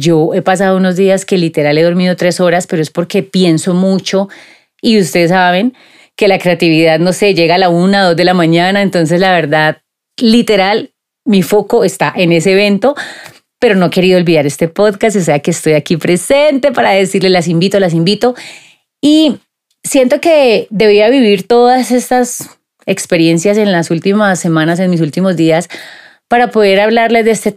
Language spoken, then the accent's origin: Spanish; Cali, Valle del Cauca, Colombia; born there; La primera vez en Cali, niñas, en mi tierra, en la ciudad del Chontaduro, de la papa rellena, de la borrajao, en la tierrita mía donde yo nací.